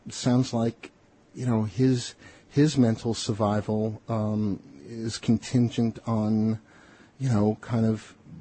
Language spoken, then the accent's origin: English; Elmont, New York, United States; Oh, okay. I grew up in Elmont.